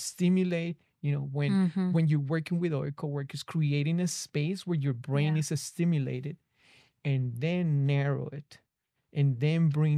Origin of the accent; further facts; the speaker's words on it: Colombia; And when they knew I'm from Colombia